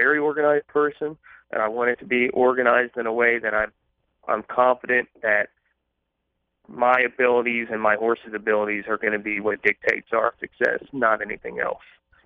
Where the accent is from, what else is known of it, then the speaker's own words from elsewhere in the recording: Louisville, Kentucky, United States; I follow both programs, but I am born and raised in Louisville, and I'm not afraid to admit that I'm more of a Louisville Cardinal fan than basketball.